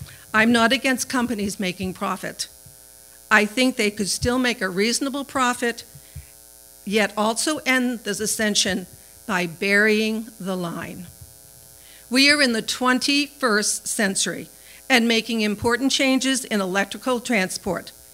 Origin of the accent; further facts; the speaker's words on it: Holderness, New Hampshire, United States; And I am from Holderness, New Hampshire.